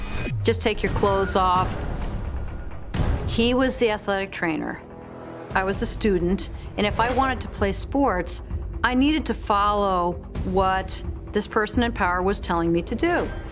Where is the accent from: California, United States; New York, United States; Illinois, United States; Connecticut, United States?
Connecticut, United States; New Canaan; I'm from New Canaan, Connecticut. I was in public school, and from there, I went to St. George's.